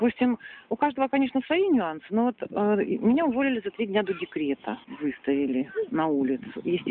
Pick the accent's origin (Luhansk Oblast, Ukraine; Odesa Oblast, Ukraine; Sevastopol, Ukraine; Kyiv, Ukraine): Sevastopol, Ukraine; Я вообще местная, коренная местная. Единственное, что у меня супруг не коренной, не уроженец Севастополя.